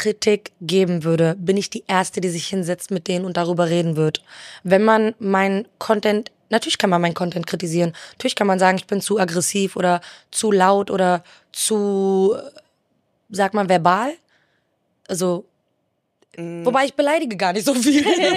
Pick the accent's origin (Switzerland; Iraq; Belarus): Iraq; Ich bin Jesidin, ich komme aus dem Irak, ich bin öffentlich gegen die AfD, ich bin Südländerin, ich bin nicht weiß, ich rede Deutsch, ich rede mit meinem Kanackendeutsch in meinen Videos